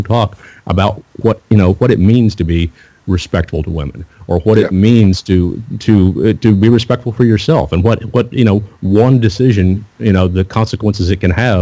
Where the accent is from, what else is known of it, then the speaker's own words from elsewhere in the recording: Missouri, United States; moved away; also born or lived in Mississippi / South Carolina; I grew up in Missouri, which some people might still consider the South, but I moved to the South in 1997 to Mississippi